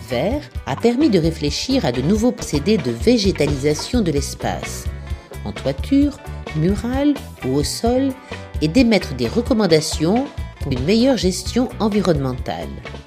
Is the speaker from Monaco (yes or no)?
yes; Monaco; On a l'impression en tant que monégasque qu'il y a de moins en moins d'espaces verts